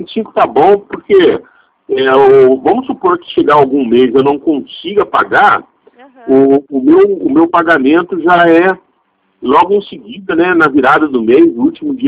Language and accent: Portuguese; Aparecida, São Paulo, Brazil; Não, é Estado de São Paulo. Eu sou natural da cidade de Aparecida.